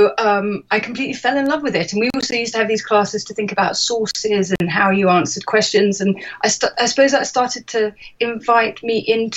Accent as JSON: {"language": "English", "region": "South East England", "country": "United Kingdom", "tie": "born or raised there", "said": "I grew up just outside London"}